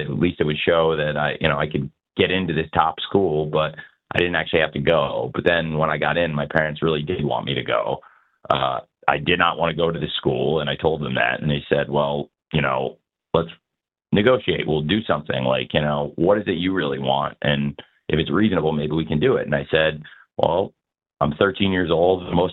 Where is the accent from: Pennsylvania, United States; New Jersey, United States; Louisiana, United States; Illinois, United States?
Illinois, United States; Champaign; the first time I'd ever seen wrestling live outside of Champaign, Illinois, my hometown.